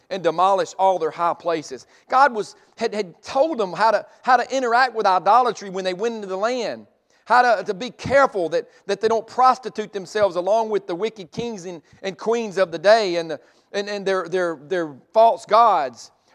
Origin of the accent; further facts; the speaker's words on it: Mississippi, United States; Me growing up in Mississippi, the Egg Bowl was always a big rivalry.